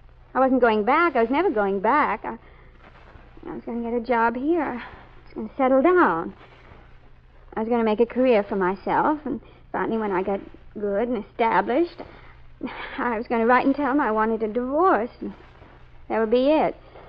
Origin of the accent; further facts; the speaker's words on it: Baltimore, Maryland, United States; now in Hobart, United States; Well, you see, I came from Baltimore. I met him there.